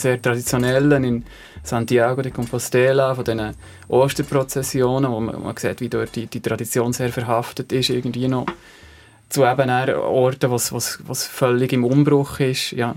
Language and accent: German; Switzerland; wir sind ja Schweizer, wir leben hier